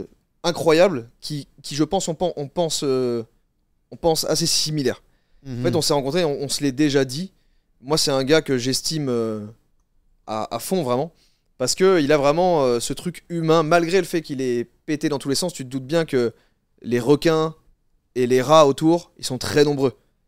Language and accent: French; Grenoble, Auvergne-Rhône-Alpes, France; J'ai des amis, par exemple, à Grenoble. Donc c'est une ville en France d'où je viens